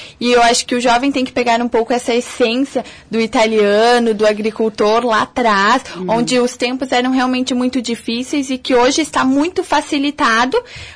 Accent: Caxias do Sul, Rio Grande do Sul, Brazil; also born or lived in Canoas; quando eu saí de Caxias para estudar e fui residir em Canoas, foi quando realmente eu entendi o que é a cidade grande

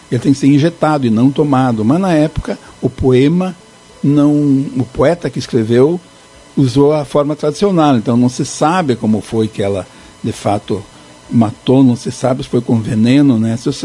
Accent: Serafina Corrêa, Rio Grande do Sul, Brazil; uma que eu cantava quando era guri aqui em Serafina

